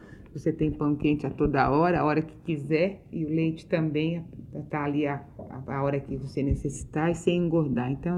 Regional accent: São Paulo, Brazil; Como eu nasci e fui criada em São Paulo

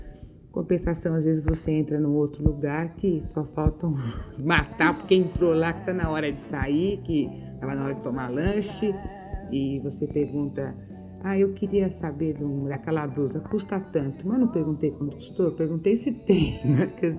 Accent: São Paulo, Brazil; Como eu nasci e fui criada em São Paulo

